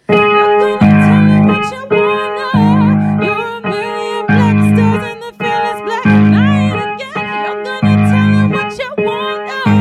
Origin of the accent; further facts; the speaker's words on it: Hartford, Connecticut, United States; I'm from Hartford, Connecticut.